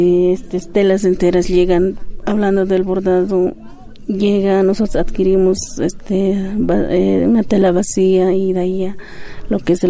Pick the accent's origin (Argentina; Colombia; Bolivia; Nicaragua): Bolivia; Santiago de Guata, La Paz; Yo, mi pueblo, como dice, allá lo de Achacachi, Santiago de Guata.